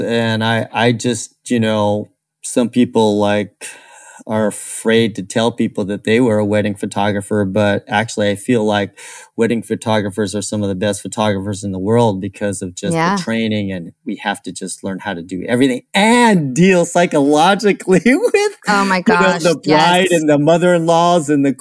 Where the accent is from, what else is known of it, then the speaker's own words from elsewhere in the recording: California, United States; Yeah, well, I'm from California